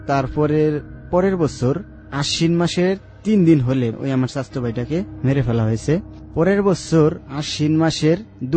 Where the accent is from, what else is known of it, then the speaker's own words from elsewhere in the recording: Faridpur, Dhaka Division, Bangladesh; আমার বাড়ি দেশের বাড়ি ফরিদপুর।